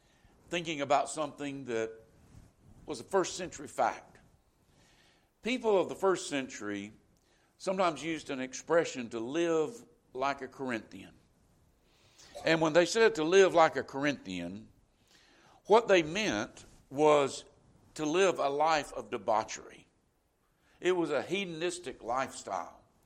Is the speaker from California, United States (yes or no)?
no; Oak Grove, Florida, United States; accent: Southern; You know, I sound like I'm from somewhere in the deep South. You know why? I grew up in Oak Grove, Florida, and everybody talked like me.